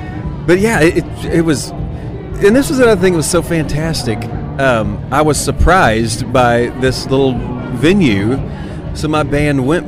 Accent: Ooliga, Oklahoma, United States; We actually did a music video for the song in my hometown of Ooliga, Oklahoma, population roughly 1,000 people

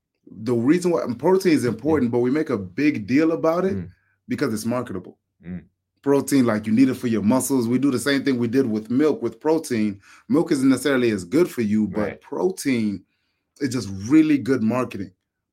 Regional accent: Nigeria; me, I'm Nigerian.

